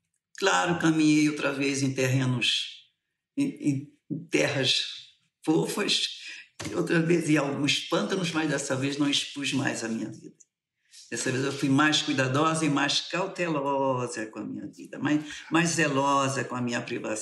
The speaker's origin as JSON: {"language": "Portuguese", "region": "Pernambuco", "country": "Brazil", "accent": "Pernambuco", "said": "Aí eu voltei às minhas origens, aí fiquei... Foi uma delícia retornar às minhas origens, poder falar como... Meu jeito de falar, com o meu jeito, com o jeito da minha terra, do meu povo."}